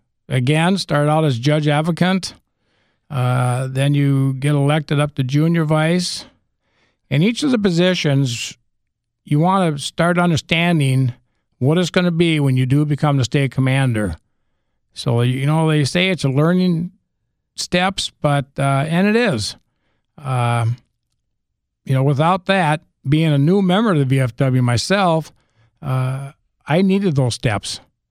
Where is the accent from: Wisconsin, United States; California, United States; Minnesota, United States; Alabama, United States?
Minnesota, United States; Cannon Falls; Spent many years in my hometown, Cannon Falls, Minnesota.